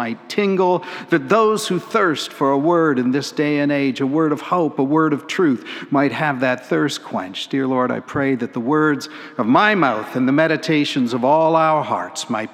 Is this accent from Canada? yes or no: yes; Brampton, Ontario, Canada; also born or lived in Windsor, Canada; after I moved with my parents from Brampton, the town where I grew up, down to Windsor, Ontario, we started attending a church where my dad was a pastor, Glenwood United Church.